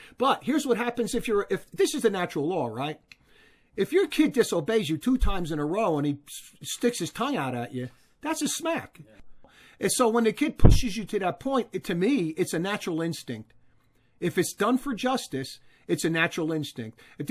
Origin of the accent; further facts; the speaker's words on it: Newark, New Jersey, United States; where I grew up in Newark, because street punks, they beat one another up daily.